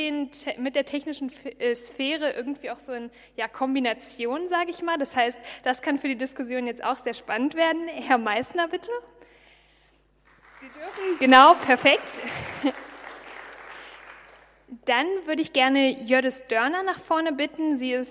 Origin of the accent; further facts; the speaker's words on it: Hesse, Germany; born there; Das freut mich persönlich selbst sehr, weil ich gebürtige Nordhessin bin.